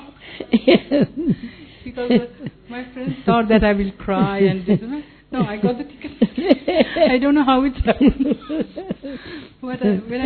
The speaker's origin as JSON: {"language": "English", "country": "Italy", "said": "I'm from Italy."}